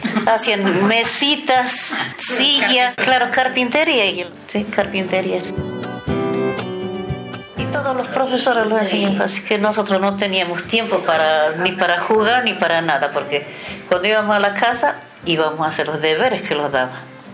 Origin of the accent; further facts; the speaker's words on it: Belén, Catamarca, Argentina; Yo soy de Catamarca, pero de la ciudad de Belén, porque es grandísima la Catamarca. Y bueno, nosotros éramos 5 hermanos, nosotros sabíamos cosechar los higos para hacer las pasas, la uva para hacer vino, todo eso.